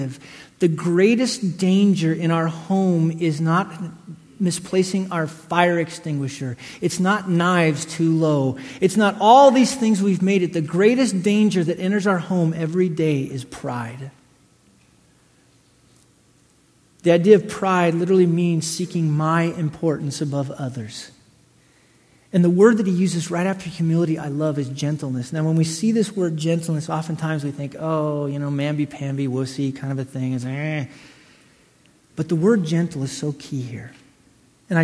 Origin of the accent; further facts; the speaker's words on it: Wyoming, United States; you gotta understand, I grew up in Wyoming, dude, we don't hug.